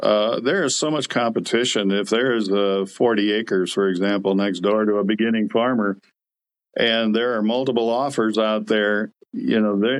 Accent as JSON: {"language": "English", "town": "Pomeroy", "region": "Ohio", "country": "United States", "tie": "born or raised there", "said": "I drive through my hometown of Pomeroy, and there are a lot of vacant lots that used to have a house"}